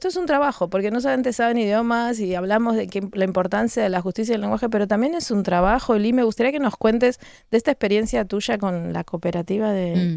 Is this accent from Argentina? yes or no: yes; Argentina; moved away; de donde yo vengo, Argentina, pero en otros países también, hay una carrera que es de traductor